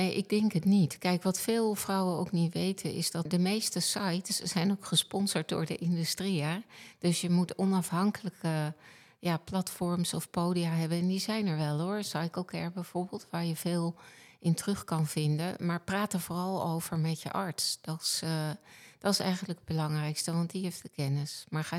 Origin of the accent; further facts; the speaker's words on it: Netherlands; Ik denk dat wij als Nederlanders heel erg calvinistisch zijn.